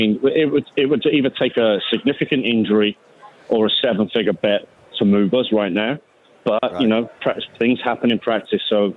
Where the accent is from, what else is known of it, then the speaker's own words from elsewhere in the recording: Birmingham, West Midlands, United Kingdom; now in Las Vegas, United States; Birmingham, England.